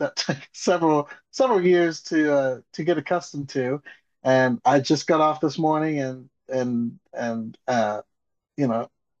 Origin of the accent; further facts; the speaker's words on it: Chattanooga, Tennessee, United States; I miss my hometown. So I moved. I was setting up at Austin Peay, and so I just decided to come back to Chattanooga and sing